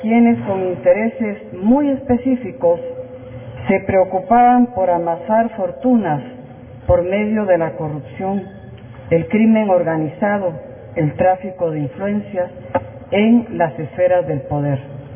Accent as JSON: {"language": "Spanish", "country": "Guatemala", "said": "somos los guatemaltecos los únicos responsables de llevar a cabo esta titánica tarea"}